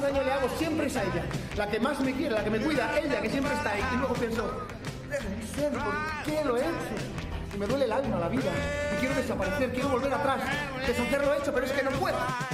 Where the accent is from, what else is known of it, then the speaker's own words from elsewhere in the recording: Benifayó, Valencian Community, Spain; tengo 33 años, soy de Benifayó, pueblo de Valencia.